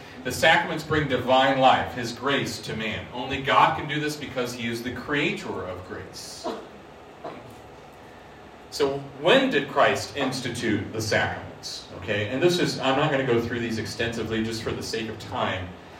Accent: Springfield, Missouri, United States; born there; I was born in Springfield, Missouri, on October 11, 1988, on a dark, stormy night.

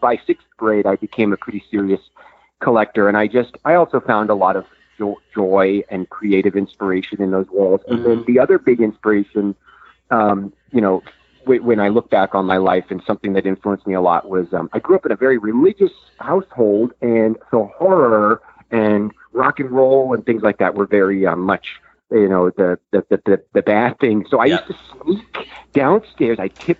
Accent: Kansas, United States; Growing up in Kansas, in a small suburb outside of the city

